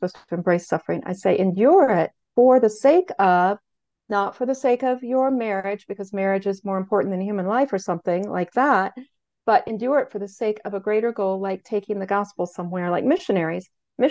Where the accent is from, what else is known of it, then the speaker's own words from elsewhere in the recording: the South, United States; I'm from the South, so I'm going to say, bless your heart, all right?